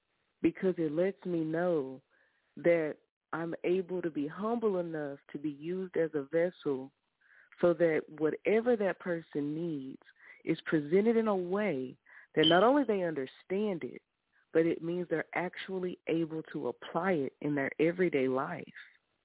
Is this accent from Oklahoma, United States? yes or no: yes; Wagoner, Oklahoma, United States; also born or lived in Muskogee; But I was raised in Wagner, and I stayed there until